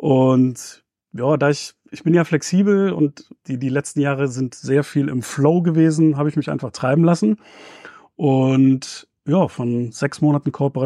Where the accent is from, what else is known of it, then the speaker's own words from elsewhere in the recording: Düsseldorf, North Rhine-Westphalia, Germany; Ich komme aus Düsseldorf. Bin da aber im Moment tatsächlich gar nicht so oft.